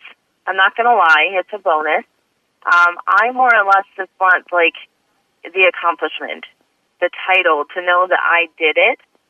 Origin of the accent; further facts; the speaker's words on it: Holland, Michigan, United States; I'm from Holland, Michigan. I'm a 34-year-old mother